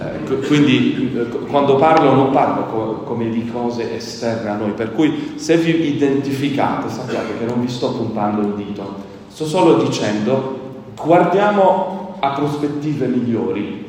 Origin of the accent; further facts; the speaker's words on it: France; vengo dalla Francia, quindi da qua vicino